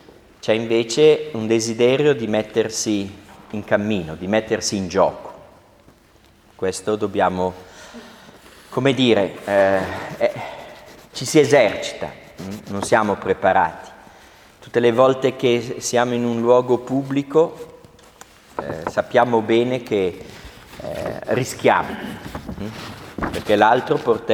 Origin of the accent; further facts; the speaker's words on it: Milan, Lombardy, Italy; born there; ma io che sono nato invece a Milano, in un condominio di 6 piani